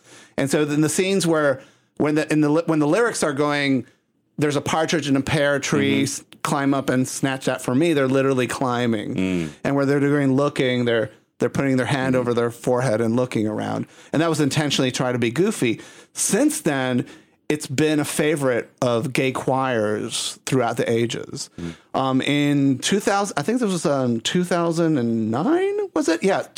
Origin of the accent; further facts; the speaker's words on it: Puerto Rico; growing up in Puerto Rico